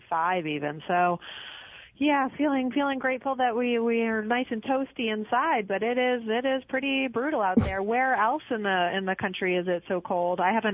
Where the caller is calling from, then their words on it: Vermont, United States; Oh, I am calling from Vermont, and it is certainly cold today and very, very blustery.